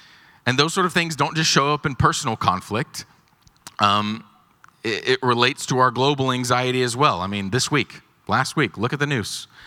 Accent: Lubbock, Texas, United States; I'm like, I don't, you know, I'm from Lubbock. I'm like, there's no traffic in Lubbock.

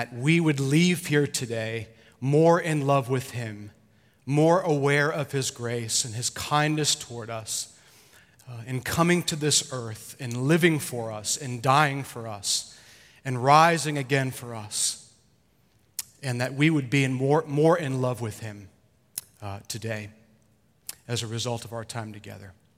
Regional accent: Rhode Island, United States; moved away as an adult; We're from Rhode Island originally, and we've lived in the South for the last, what has it been, about 2003, so it's been a while. Anyway, we're Southerners now, and we're glad to be.

